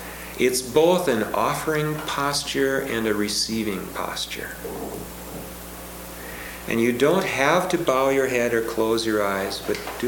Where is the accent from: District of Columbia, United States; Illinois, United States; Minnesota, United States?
Minnesota, United States; Minneapolis; I went to a retreat house near the Twin Cities. I come from Minneapolis.